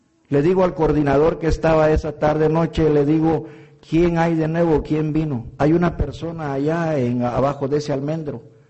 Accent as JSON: {"language": "Spanish", "region": "Chiapas", "country": "Mexico", "said": "Yo soy chiapaneco, pegado a la hermosa"}